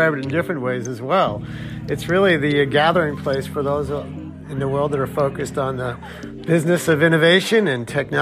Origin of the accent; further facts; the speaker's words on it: United States; I'm a parent. I'm an American.